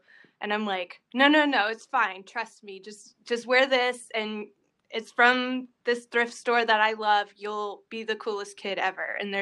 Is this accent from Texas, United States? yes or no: yes; Texas, United States; I am originally from Texas, and that's where all my family is, and especially my mom.